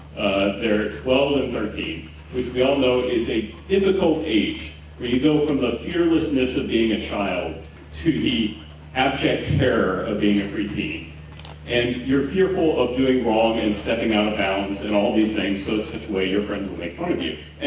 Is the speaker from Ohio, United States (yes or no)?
no; Houston, Texas, United States; But I'm here from Houston, Texas, and that's Houston, not Houston.